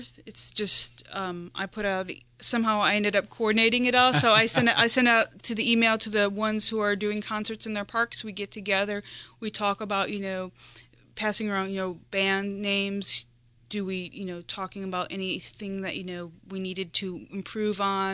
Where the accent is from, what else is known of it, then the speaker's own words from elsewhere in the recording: Indiana, United States; No, actually, I grew up outside of Chicago in Indiana.